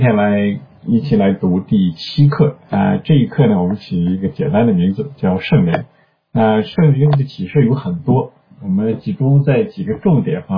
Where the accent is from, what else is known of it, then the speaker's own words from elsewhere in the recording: China; 关于灵这个字啊，我们中国人其实脑海里面有不同的概念。